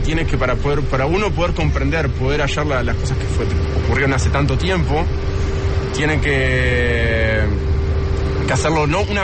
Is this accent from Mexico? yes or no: no; Uruguay; moved away as an adult; now in Israel; Yo soy de Uruguay.